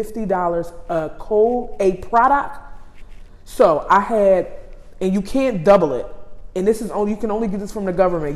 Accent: Philadelphia, Pennsylvania, United States; Like, I'm a girl from North Philadelphia.

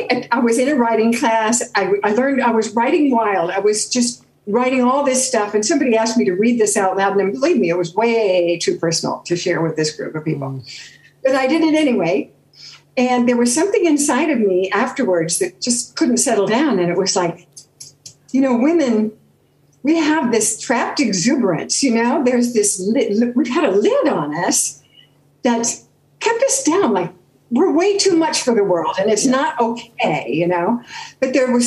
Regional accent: Beverly Hills, California, United States; So I go waltzing up to him and I say, hi … from Beverly Hills and Jimmy here wants your autograph.

